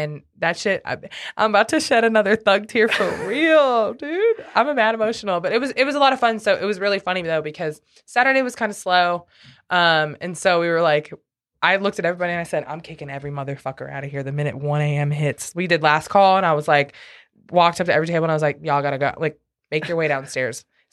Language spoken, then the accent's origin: English; Granite City, Illinois, United States; most of them are from my hometown, Granite City. Shout out to Granite City.